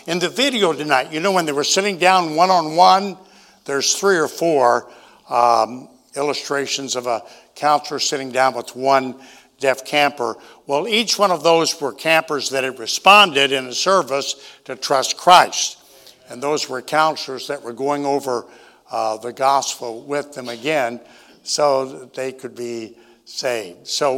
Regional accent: Tennessee, United States; I'm from Tennessee, and I can read one in 25 minutes.

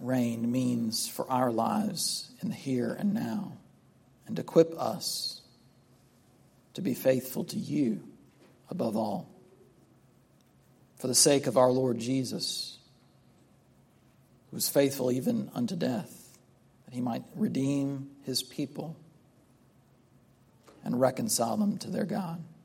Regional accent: Sumter, South Carolina, United States; Like in my hometown, one of the first questions you'd always get asked is, well, who's your father? Who's your daddy? How long have you been in Sumter, boy?

